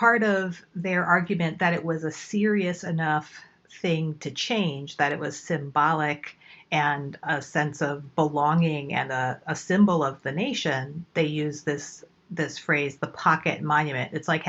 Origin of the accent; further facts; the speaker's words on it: United States; growing up in the United States as a kid in the 70s and the 80s